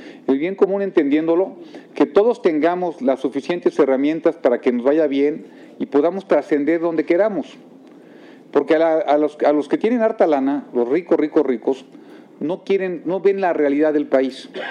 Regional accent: Querétaro, Mexico; allá en mi pueblo, allá en Querétaro, la mejor ciudad del mundo

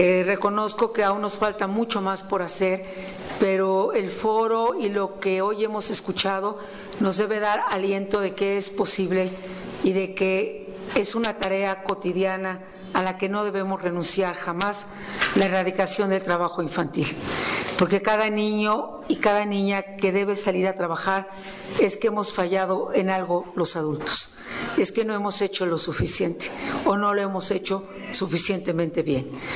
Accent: Mexico

